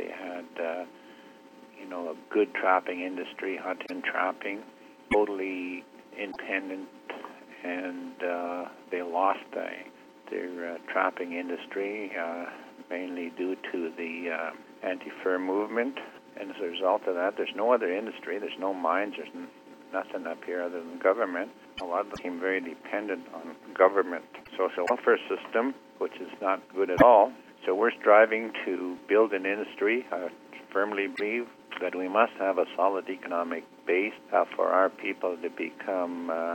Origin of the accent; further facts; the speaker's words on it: Aklavik, Northwest Territories, Canada; born there; I was born in the Klavik, Northwest Territories, up in the Arctic